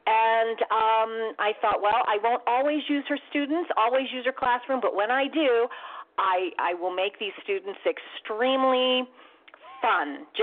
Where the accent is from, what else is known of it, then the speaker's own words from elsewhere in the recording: Pittsburgh, Pennsylvania, United States; I was setting this whole thing in my hometown of Pittsburgh, and she lives in the home that I grew up on in Oxford Street in a little neighborhood called Westwood